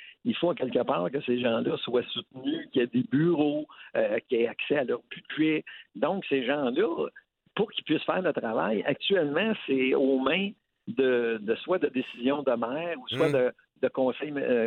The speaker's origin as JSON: {"language": "French", "town": "Laval", "region": "Quebec", "country": "Canada", "said": "Oui, je viens de Laval, effectivement."}